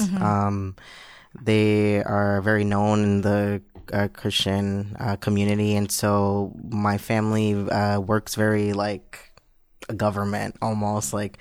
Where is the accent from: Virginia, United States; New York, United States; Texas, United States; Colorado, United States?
New York, United States; Brooklyn; My pronouns are he and him, and I am from Brooklyn, New York.